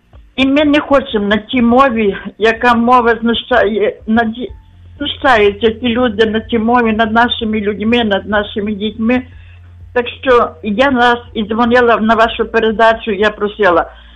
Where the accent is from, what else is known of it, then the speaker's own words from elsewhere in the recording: Lviv Oblast, Ukraine; first language uk; я виросла на Львівщині з маленьку, вчила теж російську мову, бо в школі заставляли, але моя рідна мова, мелодійна мова, українська.